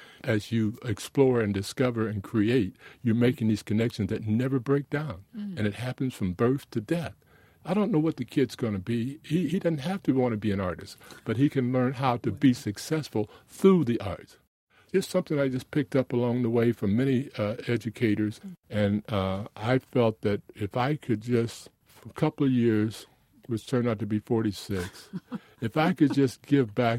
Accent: Dayton, Ohio, United States; two of my blessings were being born black and growing up in East Dayton.

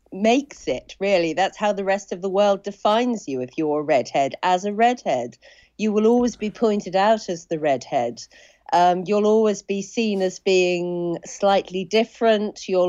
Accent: East of England, United Kingdom; I grew up in Suffolk like … I went to a small village school like

